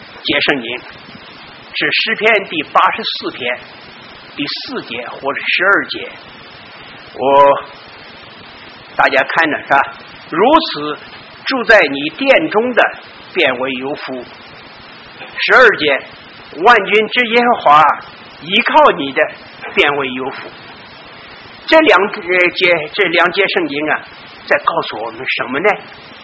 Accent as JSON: {"language": "Chinese", "town": "Suxian", "region": "Anhui", "country": "China", "tie": "born or raised there", "said": "我在原来是在安徽成长的，这安徽那个宿县的礼拜堂啊，"}